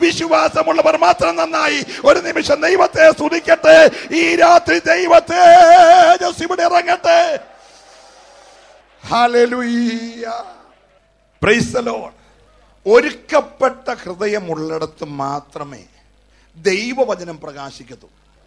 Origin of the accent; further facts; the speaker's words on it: Vechoochira, Kerala, India; born there; ഞങ്ങളുടെ വെച്ചുച്ചിറ എന്നൊരു കൊച്ചു ഗ്രാമത്തിലാണ് ഞാനും പി ജി മാൻസാറൊക്കെ ജനിച്ചത്. വലിയ പേരുള്ള പട്ടണമൊന്നുമല്ല, ഇപ്പോഴും വലിയ വികസനമൊന്നും ഇല്ലാത്ത ഒരു പട്ടണമാണ്.